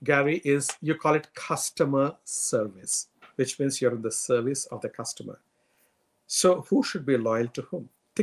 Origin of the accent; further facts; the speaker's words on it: India; When I grew up in India, like in most of the British Commonwealth countries